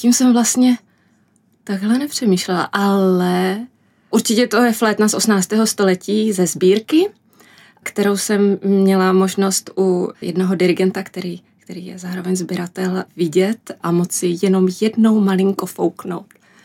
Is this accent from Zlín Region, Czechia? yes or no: no; Jeseník, Olomouc Region, Czechia; já jsem původem z Jeseníku.